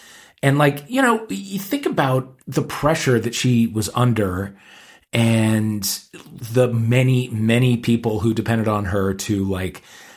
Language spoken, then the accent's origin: English; St. Louis, Missouri, United States; We're both gays from St. Louis, Missouri.